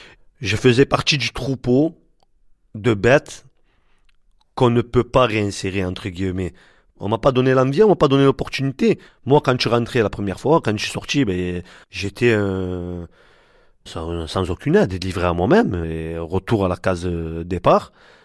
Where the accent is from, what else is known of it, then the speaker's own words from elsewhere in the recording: Marseille, Provence-Alpes-Côte d'Azur, France; J'ai 46 ans, actuellement en semi-liberté, je suis en fin de peine et je suis de Marseille.